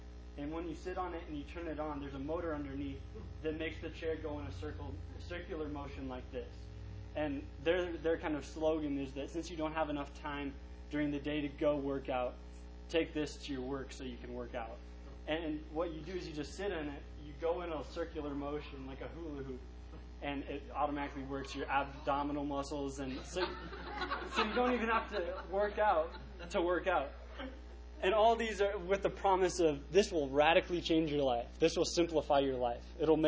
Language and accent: English; Cedar Rapids, Iowa, United States; Growing up in Cedar Rapids, we weren't really that far away from Chicago.